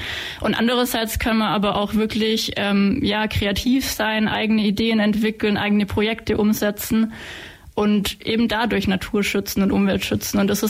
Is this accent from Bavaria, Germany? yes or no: no; Ulm, Baden-Württemberg, Germany; Und jetzt seit 4 Jahren bin ich eben wieder zurück in Ulm, in meiner alten Heimat